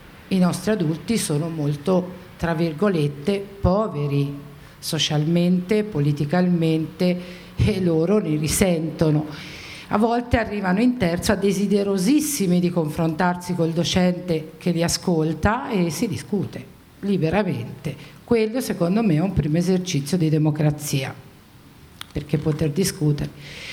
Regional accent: Tuscany, Italy; vengo dalla Toscana, insegno religione alla scuola media da 33 anni.

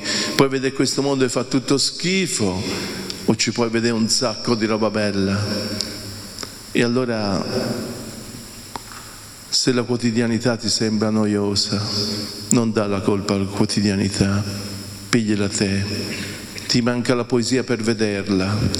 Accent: Tuscany, Italy; Io amo l'ironia, un po' da toscano a prendere in giro, e noi toscani si prende in giro gli altri, ma prima ci si prende in giro noi.

